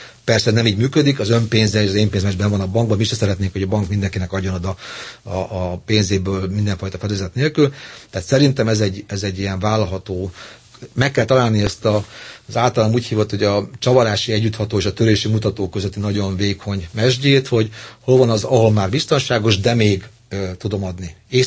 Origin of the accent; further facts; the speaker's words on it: Budapest, Hungary; pesti fiú vagyok